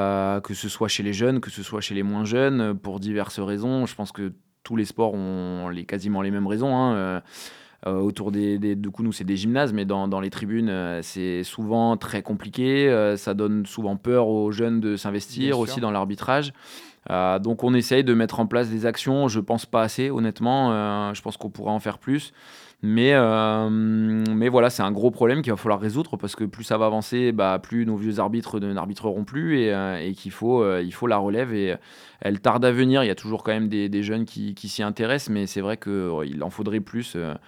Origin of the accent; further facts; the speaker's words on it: Hauts-de-France, France; now in Dordogne, France; moi je viens du Nord de base, donc du coup j'ai fait mon cursus quand j'étais jeune dans le Nord, et puis je suis arrivé en Dordogne il y a presque 10 ans maintenant